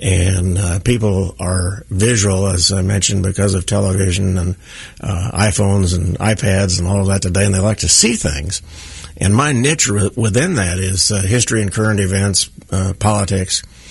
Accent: Kansas City, Kansas, United States; And the one I did was because I grew up in Kansas City, Kansas. I knew the city real well.

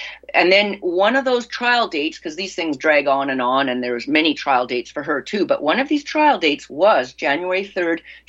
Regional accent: Canada; So we were all raised in Canada. This is, you know, we're Canadian

